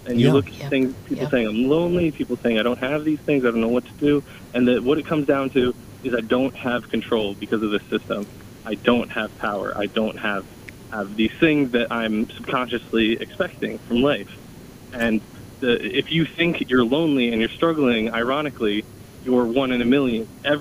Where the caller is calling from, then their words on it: New York, United States; I'm calling in from Long Island, New York.